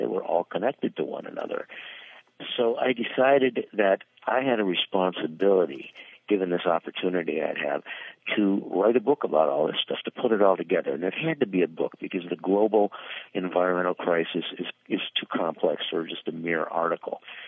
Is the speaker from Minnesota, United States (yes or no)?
yes; Minnesota, United States; When I was a kid, I grew up outside of Minneapolis, what today we elegantly term as a wetland. We called it the swamp.